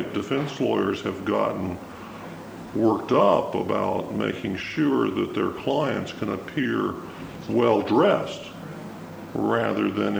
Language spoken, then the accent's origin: English; Midwest, United States; I am from the Midwest where there aren't as many as there are in the West Coast.